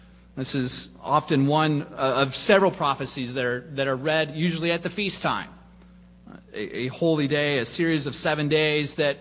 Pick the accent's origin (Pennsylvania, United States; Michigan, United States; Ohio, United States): Ohio, United States; Cincinnati; I grew up in Cincinnati. The football team there was the Cincinnati Bengals, and they had a Bengal tiger as their mascot.